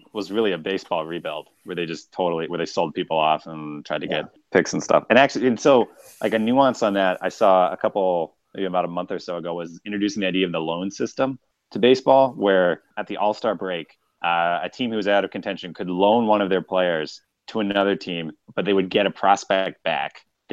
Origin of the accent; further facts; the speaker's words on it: Biloxi, Mississippi, United States; I love the idea that the Biloxi Shuckers, my hometown team